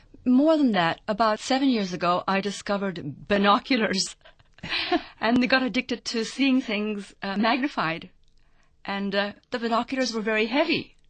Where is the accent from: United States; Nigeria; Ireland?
Ireland; my childhood on the farm, on the hill where we grew up in Ireland.